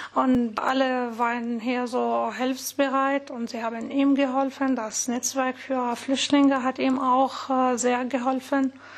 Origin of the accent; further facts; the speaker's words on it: Homs, Homs Governorate, Syria; German is a second language; moved away as an adult; now in Germany; Ja, wir sind beide in Homs aufgewachsen und wir haben Englischliteratur studiert.